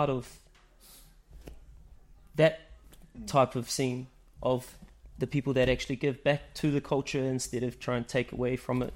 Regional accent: West Auckland, Auckland, New Zealand; now in Far North, New Zealand; born and raised in West Auckland. I now reside in the far north.

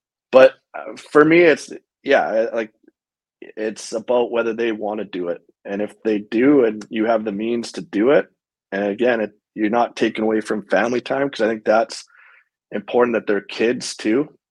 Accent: Winnipeg, Manitoba, Canada; I grew up in Winnipeg where we had access to outdoor ice, so it was a lot less structured, but I mean, we lived at the rink and we were on the ice, you know, 4 or 5 hours a day pretty well.

